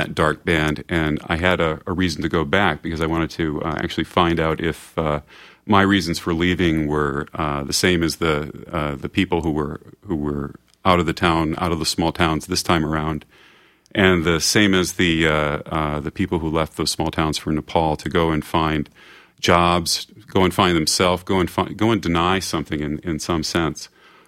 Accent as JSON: {"language": "English", "region": "North Dakota", "country": "United States", "said": "Well, I'm from North Dakota, I should say, first of all."}